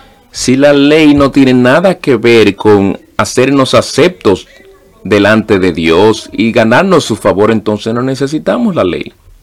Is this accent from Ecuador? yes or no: no; Canada; also born or lived in British Columbia; Yo soy canadiense. Yo viví en British Columbia del Norte. Mi padre trabajaba en minas y vivíamos en las partes del norte de Canadá por 3 años, en los 1960, y no teníamos televisión.